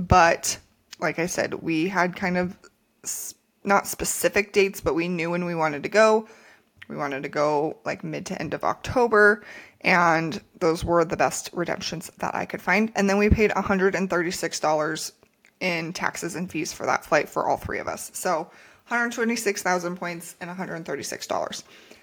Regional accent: New Mexico, United States; not speaking like fluent Spanish, we know some to get by because we are from New Mexico, but we don't know like a ton.

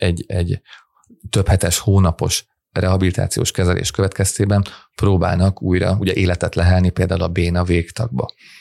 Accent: Hungary; És na ebben nem vagyunk jók, mint magyarok.

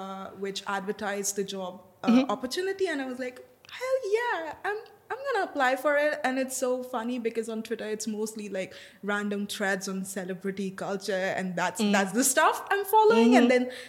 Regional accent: India; now in Vienna, Austria; I come from India, but I've been in Vienna for about 1.5 years.

